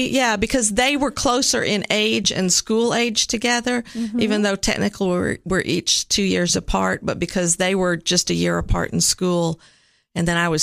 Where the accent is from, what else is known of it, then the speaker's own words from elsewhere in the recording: Nashville, Tennessee, United States; also born or lived in Richmond; I grew up actually in Nashville.